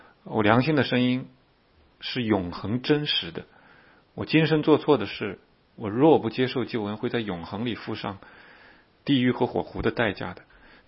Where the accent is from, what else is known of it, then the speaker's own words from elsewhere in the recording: China; 就像我们在中国长大的孩子们，我们从小都没有接触过是灵魂体的概念